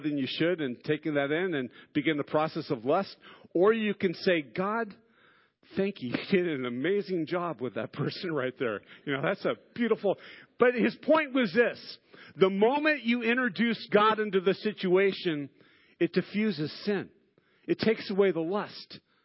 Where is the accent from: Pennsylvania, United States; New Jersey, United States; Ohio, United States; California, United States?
California, United States; Santa Barbara; Joe and I grew up together in Santa Barbara